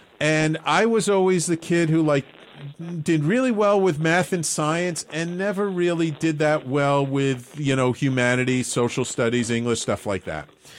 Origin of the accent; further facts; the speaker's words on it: Bronx, New York, United States; I mean, I grew up in the North Bronx, but you kind of know what was going on in the South Bronx.